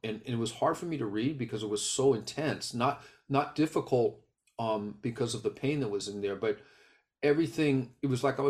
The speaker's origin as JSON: {"language": "English", "country": "United States", "tie": "born there", "said": "As an American, a U.S. born American of Filipino mixed race ancestry, I'm very proud of the stories that I'm able to carry with me for the rest of my life."}